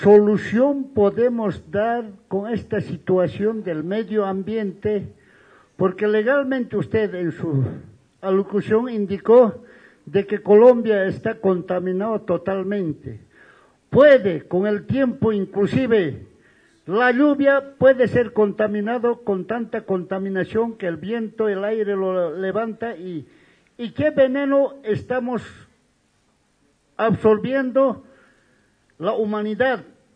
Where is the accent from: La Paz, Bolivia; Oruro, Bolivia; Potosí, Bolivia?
Oruro, Bolivia; Yo soy del departamento de Oruro.